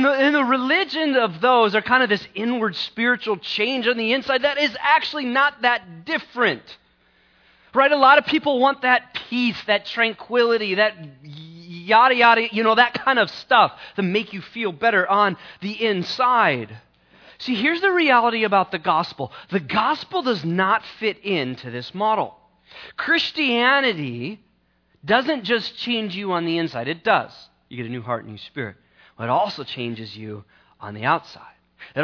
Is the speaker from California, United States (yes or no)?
yes; California, United States; especially when I grew up in California.